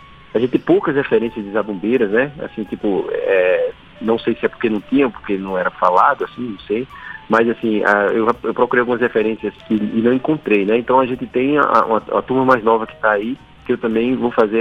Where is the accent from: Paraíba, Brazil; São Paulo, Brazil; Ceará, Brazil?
Paraíba, Brazil; João Pessoa; born there; eu já nasci em João Pessoa, por mais que seja paraibano, mas você já nasce em João Pessoa, com outra realidade.